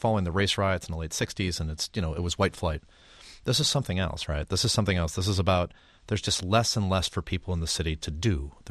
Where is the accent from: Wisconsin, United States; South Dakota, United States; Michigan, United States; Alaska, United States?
Michigan, United States; Detroit; I grew up in the Detroit suburbs. I mean, I saw all this happen.